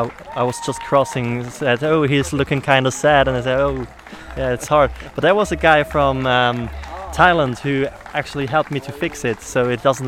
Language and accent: English; Switzerland; English is a second language; From Switzerland.